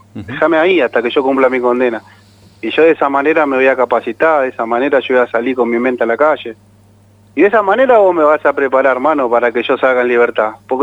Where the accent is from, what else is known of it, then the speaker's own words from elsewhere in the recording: Rafael Calzada, Buenos Aires Province, Argentina; Yo soy de Almirante Brón, del distrito Almirante Brón, provincia de Buenos Aires, barrio 2 de Abril, localidad Rafael Calzada.